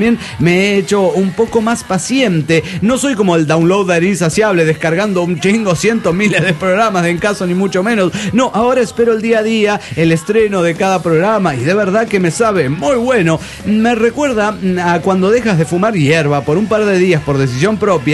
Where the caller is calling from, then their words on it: Managua, Nicaragua; desde Managua, Nicaragua.